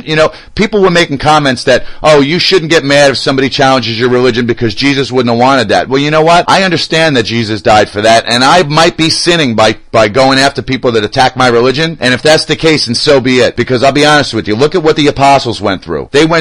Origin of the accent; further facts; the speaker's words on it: United States; I'm American first, but I am Italian very close second.